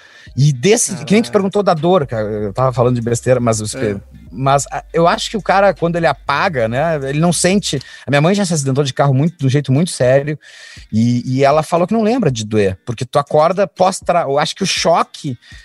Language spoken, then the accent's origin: Portuguese; Pelotas, Rio Grande do Sul, Brazil; eu me criei em Pelotas, tá? Que é uma cidade que tem... Pelotas, nos áureos tempos, tinha 198 trailers lado a lado, assim